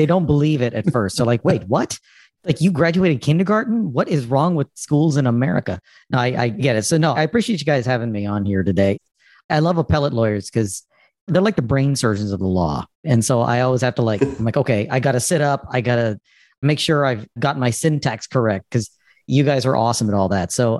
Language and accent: English; Arlington, Texas, United States; also born or lived in India; So I grew up in Arlington. I was actually born in India. And we took a long path to finally become Texans.